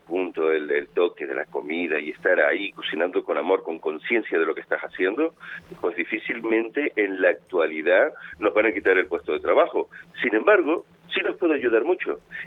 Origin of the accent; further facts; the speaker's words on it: Canary Islands, Spain; Y el gofio, que es el alimento que nos identifica como canarios